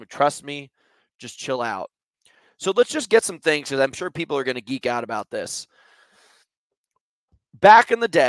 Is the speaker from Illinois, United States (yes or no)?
no; New York City, New York, United States; but I'm from New York City where walking is just like part of the life.